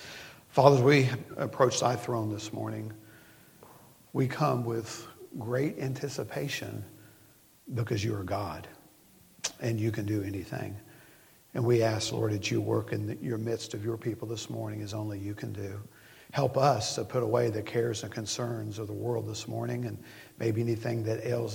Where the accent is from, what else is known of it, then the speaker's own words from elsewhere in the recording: Tennessee, United States; Growing up in East Tennessee, when the weather starts to get a little cool, we know high school football is getting ready to start on Friday nights and college football on Saturday.